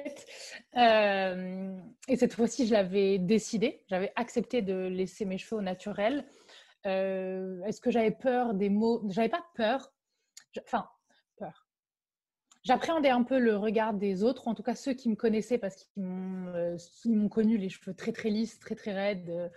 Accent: Morocco; Déjà, il faut savoir que moi, j'ai grandi au Maroc.

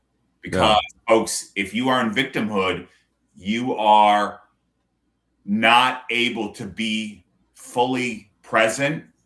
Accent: Vermont, United States; also born or lived in Tyngsborough, Massachusetts; I was born in Tyngsborough, Massachusetts. I lived there for 7 years until my parents made the worst decision of their life to move up into Vermont.

